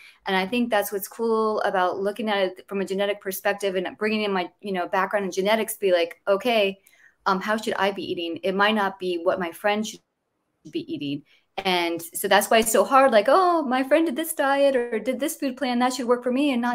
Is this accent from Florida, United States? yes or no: yes; Florida, United States; Well, I grew up in Southwest Florida, so lots of nature.